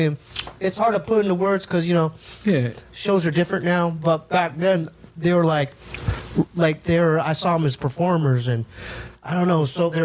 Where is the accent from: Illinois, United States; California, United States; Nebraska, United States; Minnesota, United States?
California, United States; San Diego; oh, I saw Far Side Live because I'm from San Diego.